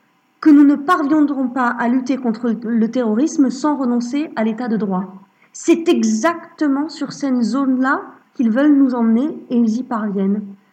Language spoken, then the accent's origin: French; Grand Est, France; je suis née en Lorraine, j'ai grandi en Lorraine.